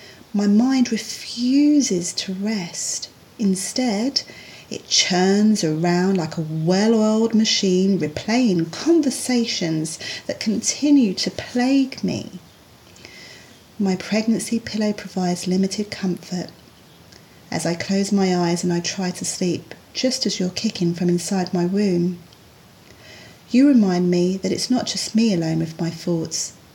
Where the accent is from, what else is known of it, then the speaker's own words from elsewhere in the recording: London, United Kingdom; I grew up in South London.